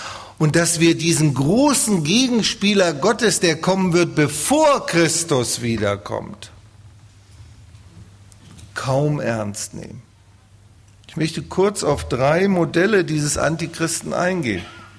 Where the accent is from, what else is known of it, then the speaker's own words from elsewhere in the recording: Northern Germany, Germany; ich bin ein Norddeutscher, da setzt man sich immer so an den freien Tisch.